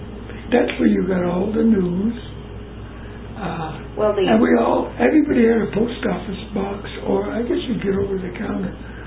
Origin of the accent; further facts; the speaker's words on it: Jackson, United States; Growing up in Jackson was fun. The only thing that hindered it was first the strike and then World War II.